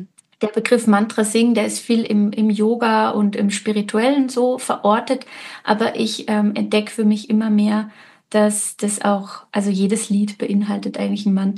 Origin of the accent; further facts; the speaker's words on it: Salzburg, Austria; Ich normalerweise rede ich eigentlich so, weil ich bin Salzburgerin.